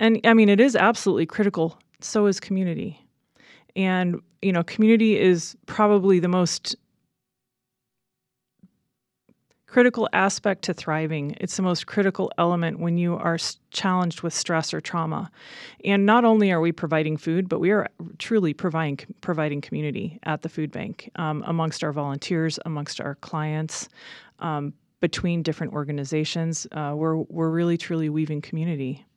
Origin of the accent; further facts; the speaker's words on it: Midwest, United States; I'm from the Midwest. I grew up around the Great Lakes, and my sister was the first one to move to the West Coast